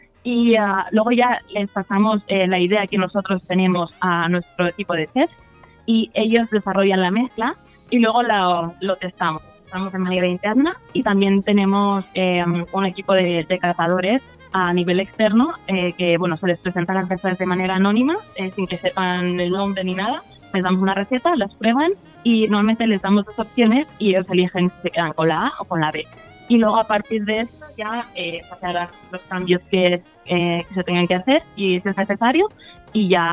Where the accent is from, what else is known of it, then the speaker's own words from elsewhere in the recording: Valencian Community, Spain; yo lo hice como valenciana, que sigue la receta tradicional